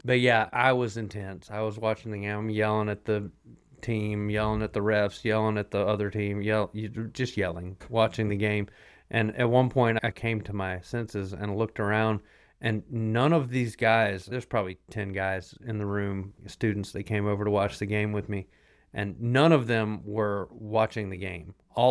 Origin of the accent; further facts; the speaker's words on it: North Carolina, United States; And growing up on Tobacco Road, I care about basketball far more than I've ever cared about football